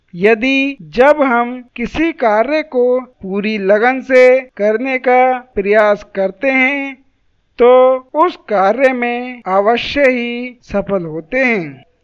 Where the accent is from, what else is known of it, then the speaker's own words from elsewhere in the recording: Paintiya, Uttar Pradesh, India; मैं उत्तर प्रदेश के जिला संभल में स्थित ग्राम पैंतिया का मूल निवासी हूँ